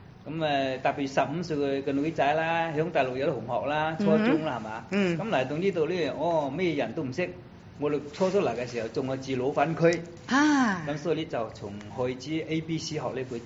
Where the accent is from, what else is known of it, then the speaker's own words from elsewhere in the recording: Taishan, Guangdong, China; moved away as an adult; 是，我是台山人，所以廣州話是麻麻地。